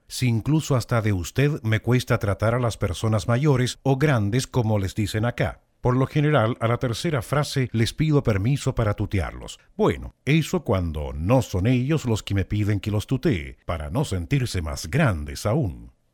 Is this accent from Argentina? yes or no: yes; Argentina; accent: Argentine; moved away; sería una lástima perder nuestro acento. aunque también creo que mimetizarse con el hablar y las costumbres de este país es un buen indicativo de lo cómodo que te sientes en él, de lo adaptado que puedas estar. Lo único malo es que el Word te marca todas las palabras mal acentuadas o acentuadas argentinament